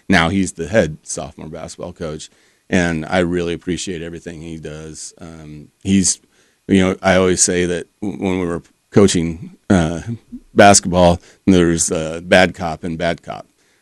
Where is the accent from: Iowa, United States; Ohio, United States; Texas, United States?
Iowa, United States; Ames; I know, obviously, I'm from Ames.